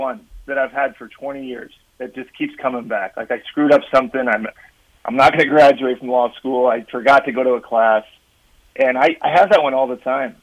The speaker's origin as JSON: {"language": "English", "region": "California", "country": "United States", "tie": "born or raised there", "said": "But growing up in the Bay Area, you know, basketball's pretty good here, but it's not the hotbed."}